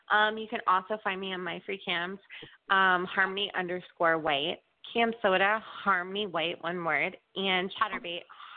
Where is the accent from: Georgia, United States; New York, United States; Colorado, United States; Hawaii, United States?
Georgia, United States; Atlanta; Just to let you guys know, I am from Hotlanta.